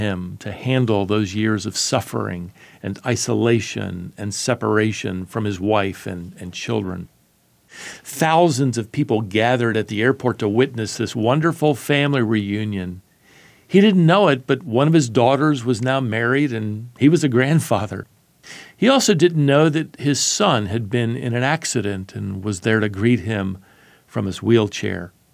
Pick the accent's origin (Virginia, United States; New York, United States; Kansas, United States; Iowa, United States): Virginia, United States; Norfolk; I decided to travel over to my childhood home where I, along with my three brothers, had been raised by our missionary parents. So I drove over to Red Brook Road in Norfolk, Virginia.